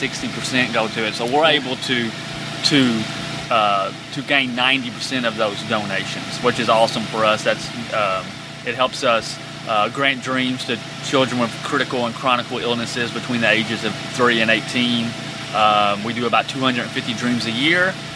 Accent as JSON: {"language": "English", "town": "Shelbyville", "country": "United States", "tie": "born or raised there", "said": "I live in Shelbyville currently, and I grew up in Shelbyville."}